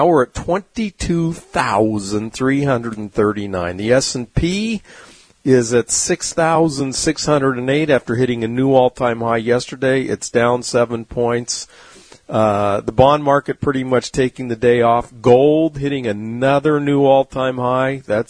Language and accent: English; California, United States; living in the low country in South Carolina. But I grew up in California. I'm used to mountains. I love mountains.